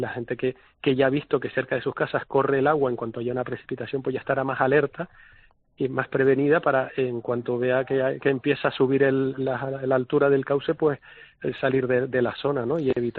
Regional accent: Spain; como los españoles son muy muy socarrones, nos reímos, mira lo que se prevía y lo que hay.

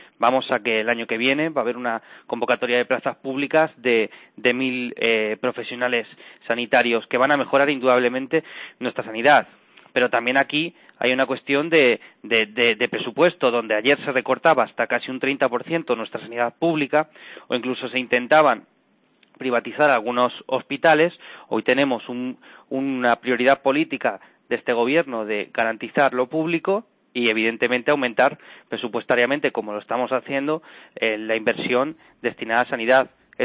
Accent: Puertollano, Castilla-La Mancha, Spain; Yo soy de Puerto Llano, de la comarca de Puerto Llano

